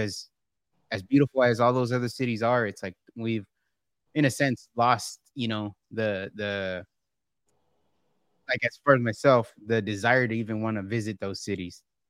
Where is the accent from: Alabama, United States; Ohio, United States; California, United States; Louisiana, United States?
California, United States; San Jose; we're originally from San Jose